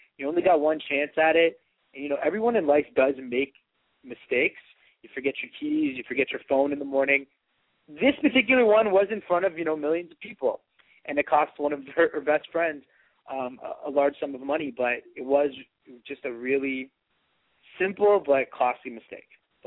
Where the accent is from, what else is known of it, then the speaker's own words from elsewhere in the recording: Scarborough, Ontario, Canada; Yes, we are. We're both from Scarborough. We live about not even 5-10 minutes away.